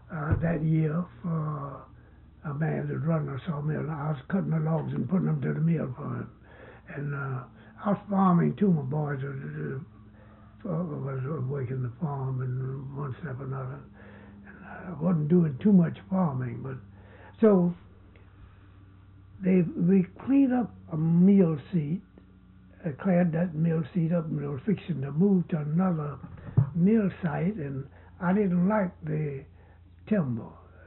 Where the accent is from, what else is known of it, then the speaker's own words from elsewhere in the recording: South Carolina, United States; I came from South Carolina.